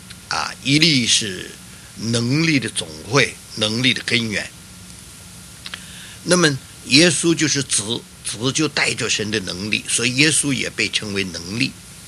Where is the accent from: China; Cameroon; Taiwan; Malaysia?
China; 比如我们中国人常常说吃什么补什么，这就是一种原理。